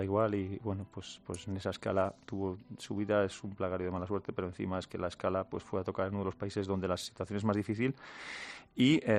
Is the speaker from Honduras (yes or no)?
no; Spain; como españoles